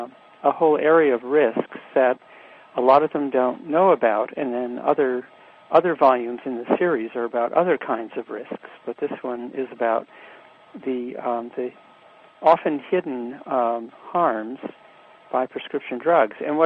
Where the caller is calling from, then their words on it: Princeton, New Jersey, United States; I'm calling from Princeton, New Jersey.